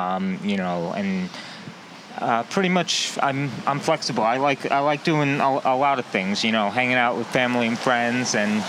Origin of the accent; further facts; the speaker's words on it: New Rochelle, New York, United States; Okay, so I'm from New Rochelle originally. I'm a fourth-generation New Rochelle. You know, both sides of my family have a long history in New Rochelle. So I went to all New Rochelle area schools